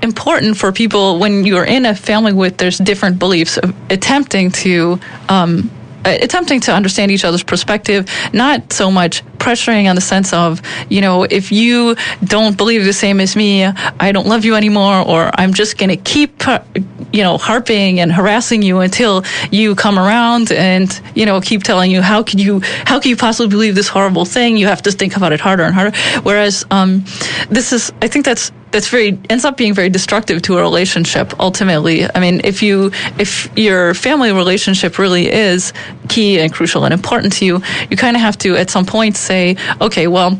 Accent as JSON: {"language": "English", "country": "United States", "said": "Hi. Actually, I'm originally from America."}